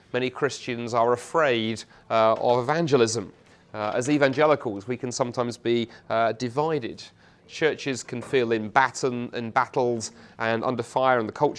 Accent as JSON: {"language": "English", "town": "Dundee", "region": "Scotland", "country": "United Kingdom", "tie": "born or raised there", "said": "there in Dundee, my hometown"}